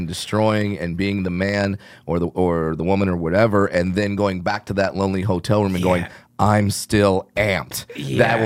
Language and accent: English; California, United States; and I came up in LA, where you know I grew up in Orange County.